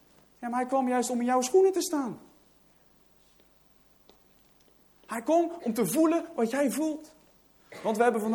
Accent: Netherlands; Maar ja, dacht ik bij mezelf, ik ben geen Griek, ik ben gewoon een Hollander.

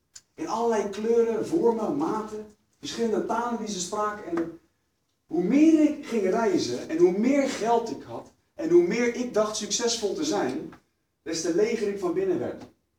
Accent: South Holland, Netherlands; Hebben ze weer een ander dialect als daar waar ik opgegroeid ben. Omgeving Leiden, Den Haag, Alphen aan de Rijn.

